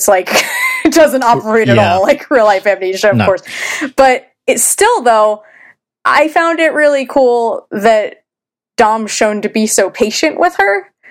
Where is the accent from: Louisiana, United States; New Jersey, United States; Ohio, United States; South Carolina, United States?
Ohio, United States; maybe it's just because I grew up in Ohio, you know, which is, we have a lake, but it's landlocked